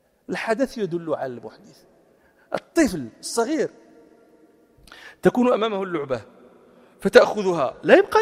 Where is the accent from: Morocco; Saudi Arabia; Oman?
Morocco; نحن عندنا في المغرب الترومبية هذه